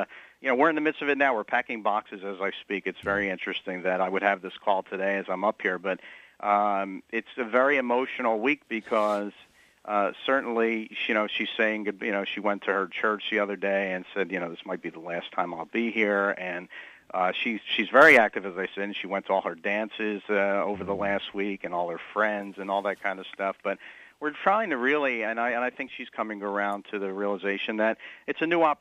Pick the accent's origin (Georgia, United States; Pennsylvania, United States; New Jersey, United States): Pennsylvania, United States; Philadelphia; and we come from South Philadelphia, and it's, you know, very much a very neighborhood feeling still here